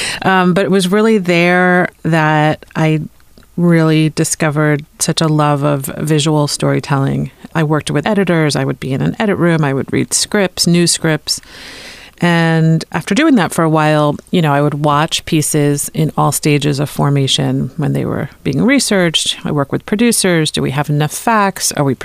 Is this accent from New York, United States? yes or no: yes; New York City, New York, United States; I grew up in New York City, and I went to Bronx High School of Science, which is a really large high school.